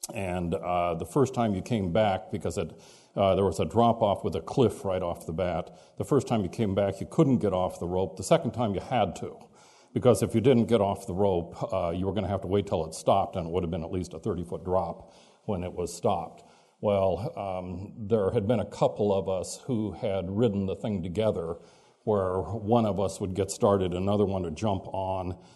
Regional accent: Edmonds, Washington, United States; also born or lived in Warren, Ohio; I was born in Warren, Ohio. We moved out to Seattle when I was seven, where my father was an engineer at Boeing. And we lived north of Seattle in Edmonds.

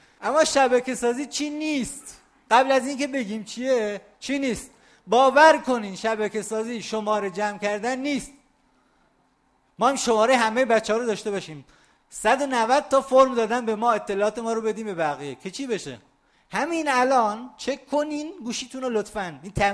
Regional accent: Sanandaj, Kurdistan, Iran; خب من سنندجی هم، درسته؟

